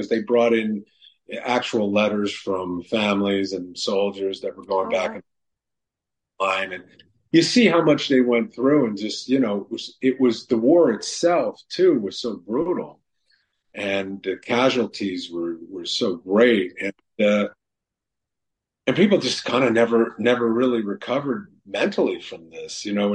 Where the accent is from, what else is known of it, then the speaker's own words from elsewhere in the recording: New York City, New York, United States; when I grew up in New York City and I saw all these veterans homeless and going through the subway